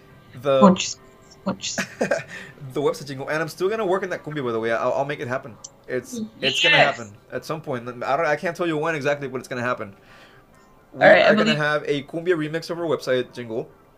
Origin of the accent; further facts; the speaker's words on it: Mexico; growing up in Mexico, I kind of heard some of these, and you still hear some of this